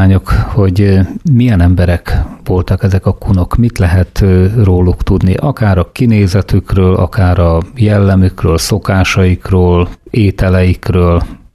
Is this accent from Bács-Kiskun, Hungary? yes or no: yes; Szank, Bács-Kiskun, Hungary; habár Sankon egészen kis gyerekkoromban éltem, úgyis mondanám, hogy ott születtem